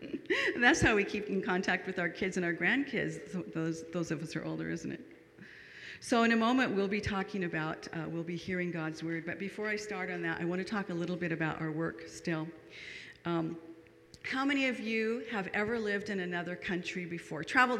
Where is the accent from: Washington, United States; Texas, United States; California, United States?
Washington, United States; Marysville; now in Seattle, United States; I'm from Marysville, where Susan lives close by at least.